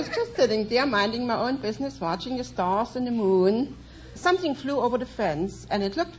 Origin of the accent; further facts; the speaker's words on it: Dresden, Saxony, Germany; moved away; Oh, I come from Dresden, Germany.